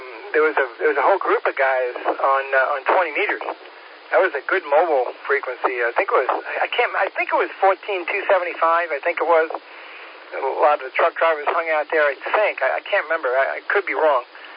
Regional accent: Long Island, New York, United States; also born or lived in Vero Beach, Florida; Well, growing up on Long Island, we hit the beach 15 minutes away, and then spending 20 years in Vero Beach, Florida, you know, the beach was even closer.

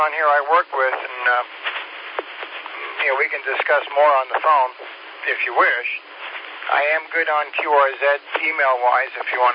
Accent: New York, United States; moved away as an adult; No. I grew up on Long Island. I've had my calls for, since the late 80s.

